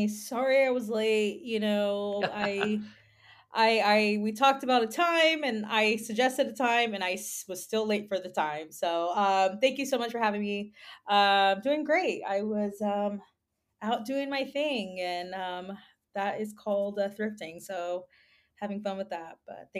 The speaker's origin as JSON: {"language": "English", "region": "California", "country": "United States", "said": "And we're both from the Bay Area, which is so funny enough because I My family, they're Oakland A's fans"}